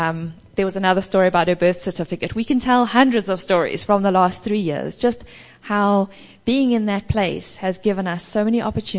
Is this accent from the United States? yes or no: no; South Africa; now in Papua New Guinea; We're sitting in Papua New Guinea, but we're South African citizens.